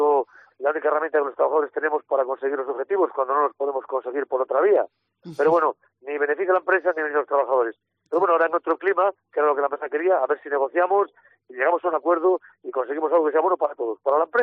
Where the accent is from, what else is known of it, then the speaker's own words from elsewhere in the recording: El Bierzo, Castile and León, Spain; sí, la mayoría somos de aquí del Bierzo, todos.